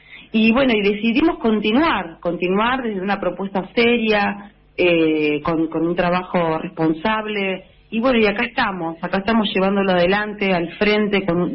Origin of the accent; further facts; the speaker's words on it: La Plata, Buenos Aires Province, Argentina; Soy platense, nací acá en el barrio Jardín de la ciudad. Mi profesión es docente, soy profesora de educación física.